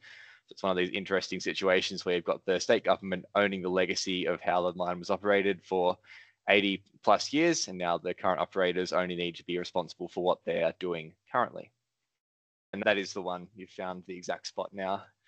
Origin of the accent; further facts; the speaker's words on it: Melbourne, Victoria, Australia; now in Hobart, Australia; What I've brought for you today is a bit of a story about Tasmania, which is where I'm living now. I grew up in Melbourne and now I've moved down to Hobart in Tasmania. It's Australia's southernmost state.